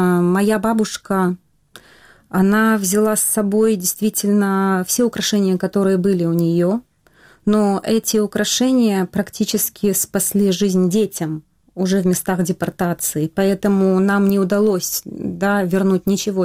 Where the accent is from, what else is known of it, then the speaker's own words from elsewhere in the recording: Tashkent, Uzbekistan; С детства я родилась в Ташкенте в 72-м году